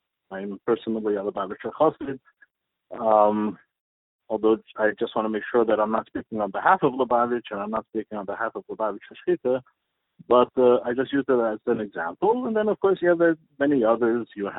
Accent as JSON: {"language": "English", "town": "Pittsburgh", "region": "Pennsylvania", "country": "United States", "said": "I'm not actually from Mexico City. I just happen to be in Mexico, not in Mexico City at the moment. I'm from Pittsburgh"}